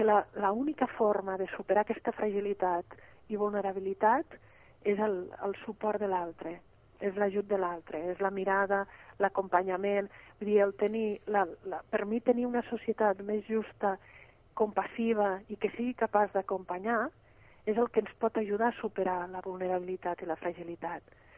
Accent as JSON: {"language": "Catalan", "town": "Lleida", "region": "Catalonia", "country": "Spain", "said": "jo soc de Lleida, no sé si es nota en la forma de parlar"}